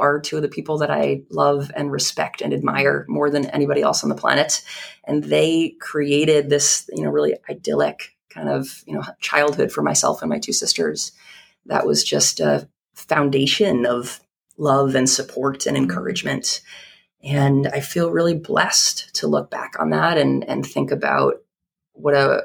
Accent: New York, United States; Long Island. So I would say that I had the very stereotypical suburban middle class upbringing, literally like the white picket fence and all of it.

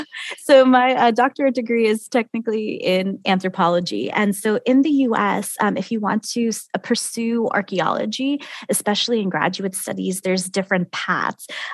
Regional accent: United States; I'm an archaeologist. I'm American born and raised, U.S. in particular.

